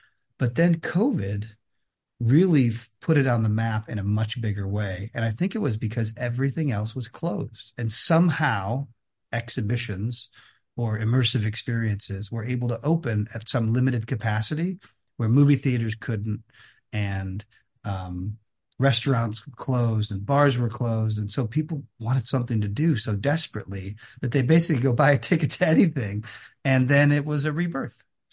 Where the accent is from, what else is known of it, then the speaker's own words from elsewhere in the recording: Cleveland, Ohio, United States; I grew up in Cleveland, Ohio, so not far from Canada.